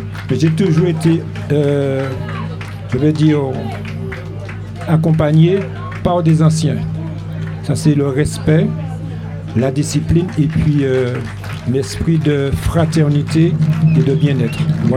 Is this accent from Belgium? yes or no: no; Martinique; born there; je suis né en Martinique. Mes parents sont de Sainte-Marie.